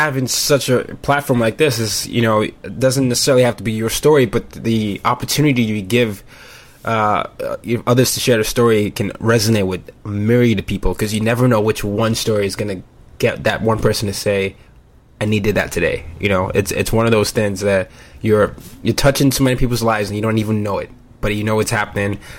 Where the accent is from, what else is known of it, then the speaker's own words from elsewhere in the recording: Nigeria; So I'm not American, I'm Nigerian